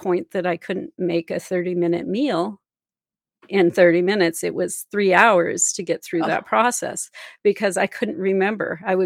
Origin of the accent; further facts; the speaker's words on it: Missouri, United States; I'm from Missouri. Show me the proof, right?